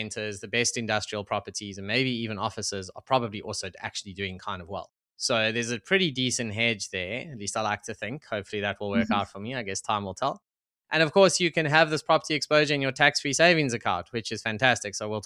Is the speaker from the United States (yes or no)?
no; Johannesburg, Gauteng, South Africa; I grew up in Joburg where the weather's good a lot.